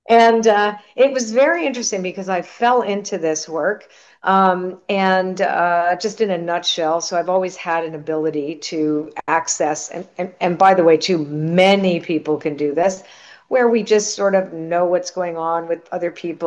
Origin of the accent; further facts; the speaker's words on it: Canada; But that was very interesting because my parents were immigrants, where I'm Canadian.